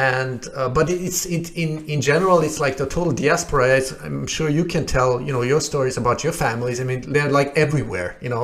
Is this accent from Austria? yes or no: yes; Austria; English is a second language; also born or lived in Shiraz, Iran; I myself, I was born in Iran, in Shiraz near the Persian Gulf, and then with 7 years old, my parents got divorced after a few years, and then my father took me to Austria where he already been.